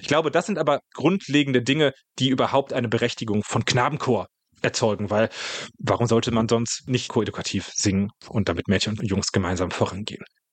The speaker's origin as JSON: {"language": "German", "region": "North Rhine-Westphalia", "country": "Germany", "tie": "born or raised there", "said": "ich bin ja selber im Ruhrgebiet groß geworden, da haben wir es ja mit, alleine in Essen, irgendwie mit 500 bis 600.000 Einwohnern zu tun."}